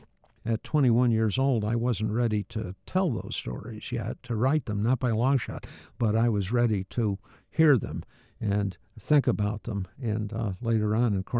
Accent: New York, United States; growing up in the Catskills and Altamont and Cato and upstate New York

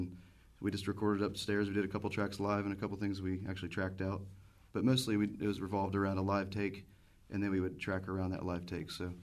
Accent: Miamisburg, Ohio, United States; Well, I grew up in Miamisburg, and I ended up moving back into the house that I grew up

